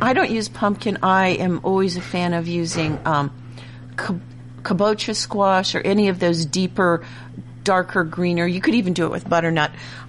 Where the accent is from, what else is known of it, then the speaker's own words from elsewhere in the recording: Midwest, United States; the kind I grew up in the Midwest is the kind of longer, pointy